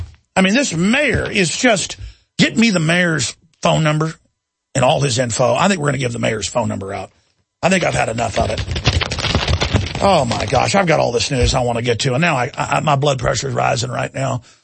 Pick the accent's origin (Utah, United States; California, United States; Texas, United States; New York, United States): Texas, United States; I'm coming to my hometown to retake free speech in Texas.